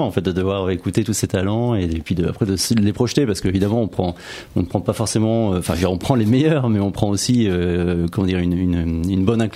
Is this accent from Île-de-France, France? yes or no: no; Hauts-de-France, France; now in Nesle-la-Vallée, France; Ah, je suis un nordiste.